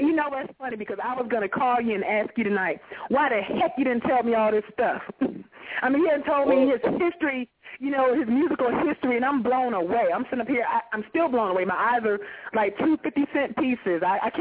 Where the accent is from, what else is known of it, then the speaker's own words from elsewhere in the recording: North Carolina, United States; it makes me so mad when I say I'm from North Carolina, the first thing people think, sports.